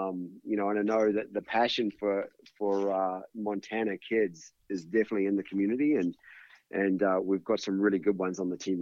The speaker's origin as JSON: {"language": "English", "country": "New Zealand", "tie": "born or raised there", "said": "I grew up in New Zealand and coached volleyball at the high school level in New Zealand."}